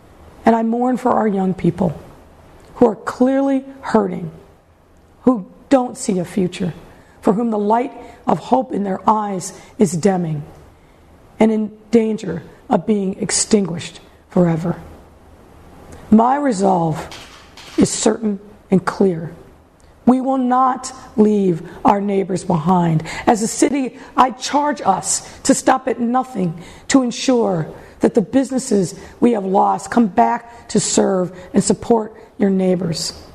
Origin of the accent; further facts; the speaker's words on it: Chicago, Illinois, United States; I am a Chicagoan, and so are you. And as a Chicagoan, I am a fighter.